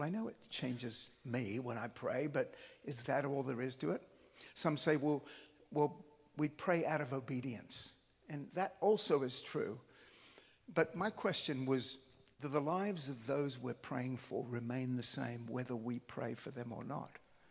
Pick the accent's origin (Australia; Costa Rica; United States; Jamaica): Australia; also born or lived in South America; I'm from Australia originally. But I had this adventurous spirit. I'd grown up on the mission field. My parents were missionaries in South America and with the Australian Aborigines.